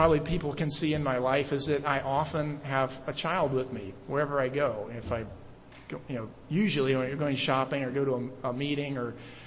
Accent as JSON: {"language": "English", "town": "Manhattan", "region": "Kansas", "country": "United States", "said": "I'm from Manhattan and I love this town."}